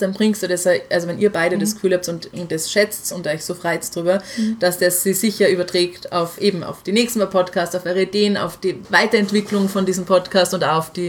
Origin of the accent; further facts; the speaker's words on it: Salzburg, Austria; dass ich bin in Salzburg halt aufgewachsen